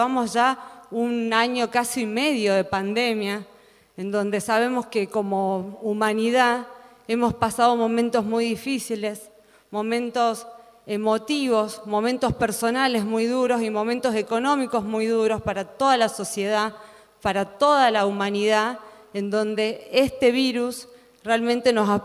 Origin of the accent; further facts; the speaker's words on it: Recreo, Catamarca, Argentina; yo soy catamarqueña, soy del Departamento La Paz de Recreo